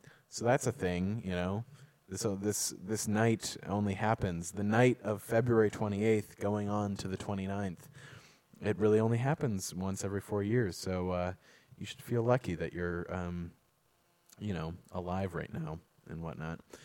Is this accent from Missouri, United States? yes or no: no; Minneapolis, Minnesota, United States; which is from a … cover compilation of Minneapolis artists, which is my hometown.